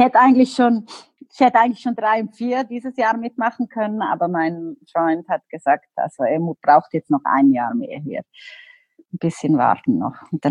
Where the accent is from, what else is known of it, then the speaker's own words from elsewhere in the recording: Liechtenstein; ich komme aus Liechtenstein